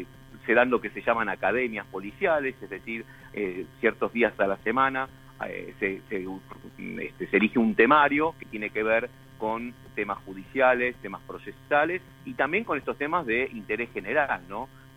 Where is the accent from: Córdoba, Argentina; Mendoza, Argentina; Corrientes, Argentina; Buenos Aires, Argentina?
Buenos Aires, Argentina; yo me crié en Villa Crespo, así que toda mi niñez la pasé en ese barrio.